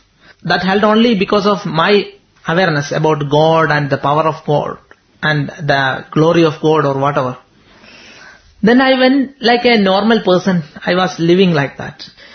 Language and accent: English; Kerala, India; from Kerala.